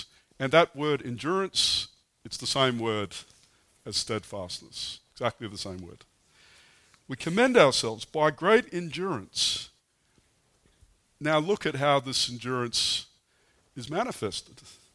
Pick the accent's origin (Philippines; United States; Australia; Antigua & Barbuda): Australia; now in France; You know, I'm a man. I'm from Australia. We don't do that. We don't kiss other men.